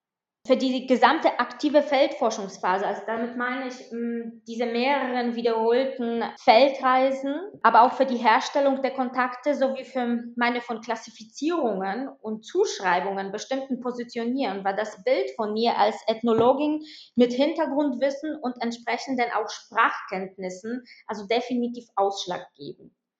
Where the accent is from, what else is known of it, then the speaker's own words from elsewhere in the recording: Poland; German is a second language; Einerseits war ich als Polin eine Insiderin